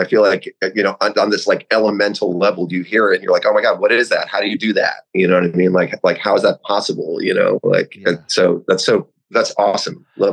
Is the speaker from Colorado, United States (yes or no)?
no; New York, United States; I think it started to make more sense to me when I, as a New Yorker, when I just started talking to artists and photographers